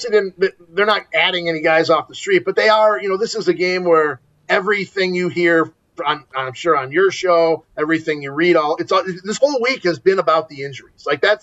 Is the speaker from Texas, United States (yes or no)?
no; Chicago, Illinois, United States; I grew up in Chicago. I never heard of Dominican University, so I've learned something new.